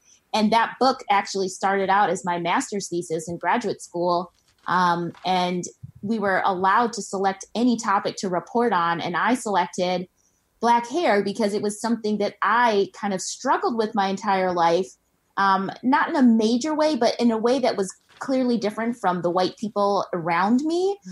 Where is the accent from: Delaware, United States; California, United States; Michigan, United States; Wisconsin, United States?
Wisconsin, United States; Milwaukee; born there; also born or lived in Morocco / Spain / New York City; now in Philadelphia, United States; So I was born in Milwaukee, Wisconsin.